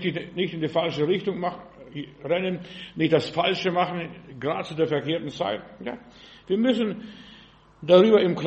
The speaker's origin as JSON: {"language": "German", "town": "Heilbronn", "region": "Baden-Württemberg", "country": "Germany", "said": "Ich habe das mal miterlebt bei uns in Heilbronn."}